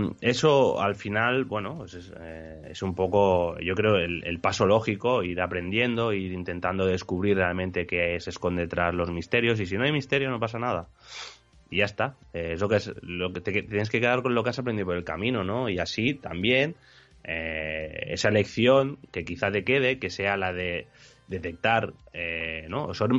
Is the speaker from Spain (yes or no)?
yes; Spain; Nosotros somos de aquí, de España